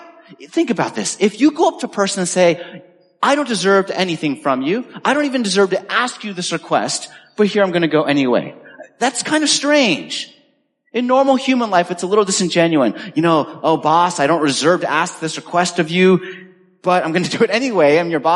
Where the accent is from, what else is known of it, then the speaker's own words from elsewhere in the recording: Michigan, United States; also born or lived in California; I could say, well, technically my home state is Michigan.